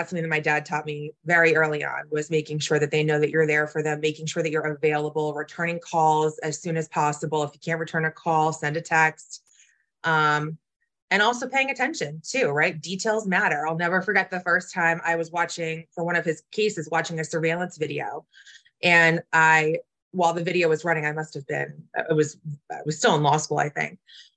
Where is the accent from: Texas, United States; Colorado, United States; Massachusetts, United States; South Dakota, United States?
Massachusetts, United States; Boston; now in Philadelphia, United States; So I was raised in Boston, ended up back in Philly.